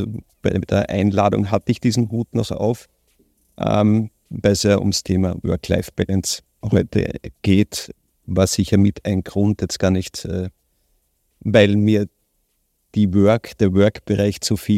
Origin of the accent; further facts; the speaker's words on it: Styria, Austria; Das wäre zum Beispiel ein Wort, das ich noch kann als Steirer, wo ich mir das Wienerische noch nicht